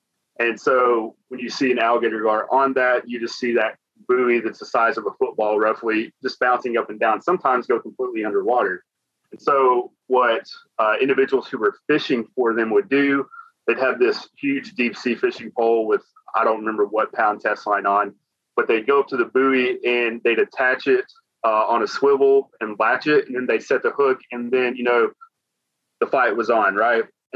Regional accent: Arkansas, United States; And I would eventually love to retire here. One, because I'm in my home state.

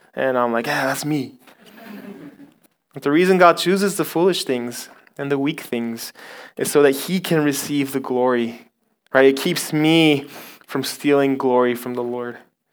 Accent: Okinawa, Japan; I was born and raised here in Okinawa. I left for college, and then 8 years later, I came back to Okinawa.

